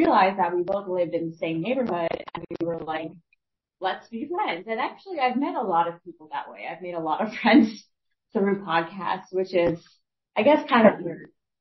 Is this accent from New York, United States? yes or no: yes; New York, United States; I grew up in Nassau.